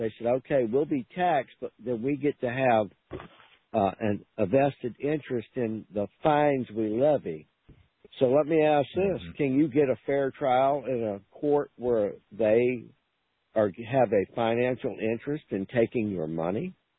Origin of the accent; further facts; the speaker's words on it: United States; I always put I'm an American national.